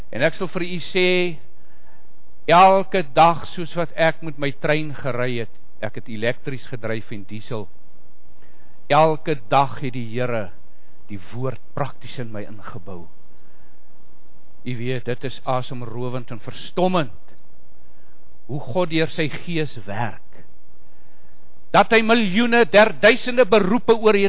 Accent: Namibia; moved away; Ek kom oorspronklik uit Suidwes, Namibië, daar gebore en groot geword

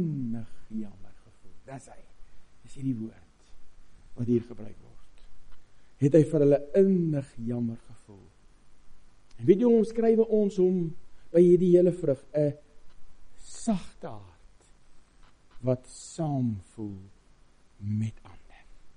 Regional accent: Free State, South Africa; Ek het in die Vrystaatse goudvelde groot geword. My pa het jaar op die myn gewerk daar.

